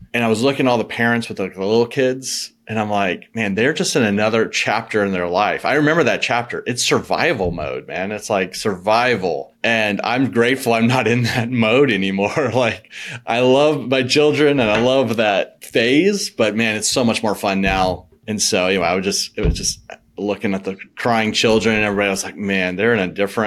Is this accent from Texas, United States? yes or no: yes; Austin, Texas, United States; But I grew up born and raised in Austin.